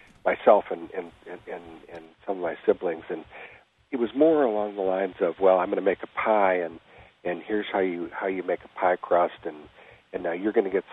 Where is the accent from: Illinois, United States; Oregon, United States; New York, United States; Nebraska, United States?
Illinois, United States; Elmhurst; but I grew up in Elmhurst, Illinois, and I was part of one of nine children in a big Irish Catholic family